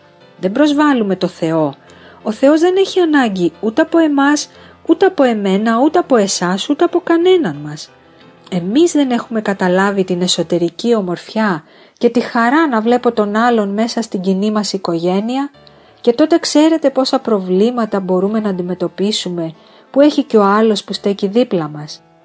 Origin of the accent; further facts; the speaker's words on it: Agios Ioannis o Rosos, Central Greece, Greece; Το βλέπω ακόμα στον Άγιο Ιωάννη το Ρώσο, την πατρίδα μου